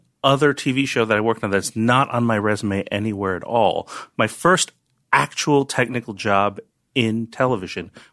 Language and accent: English; Chinatown, New York, United States; also born or lived in Bergen County, New Jersey; Chinatown for the first few years of my life. Then I went to high school in the Bronx. We lived in North Jersey in Bergen County.